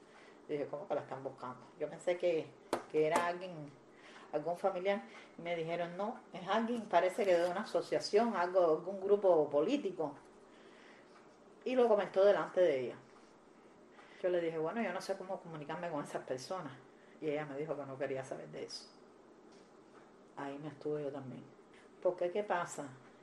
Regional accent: Havana, Cuba; No, yo soy de La Habana.

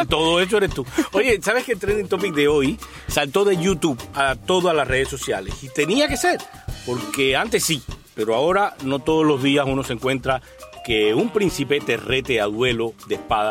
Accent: Havana, Cuba; born there; yo amo esa vista desde Alamar, porque yo nací en el Hospital Naval y por supuesto nací con vista al mar.

